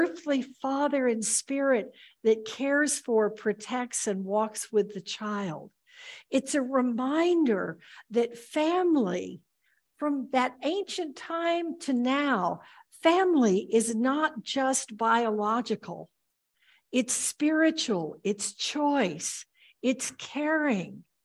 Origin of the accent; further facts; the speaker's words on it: Texas, United States; I'm from Texas, where these fundamentalist ministers told everybody that God was scary and awful and judging you